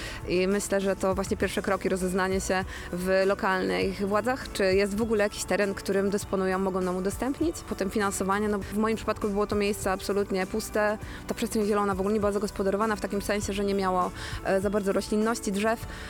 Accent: Poznań, Greater Poland Voivodeship, Poland; Na przykład w Poznaniu właśnie na wielu tych osiedlach na Piątkowie, skąd jestem tak oryginalnie, tam najczęściej przebywam

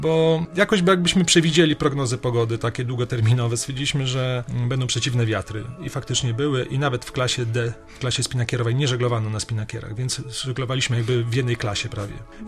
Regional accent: Starogard Gdański, Pomeranian Voivodeship, Poland; Pochodzę z Kociewia, stolicy Starogardu Gdańskiego.

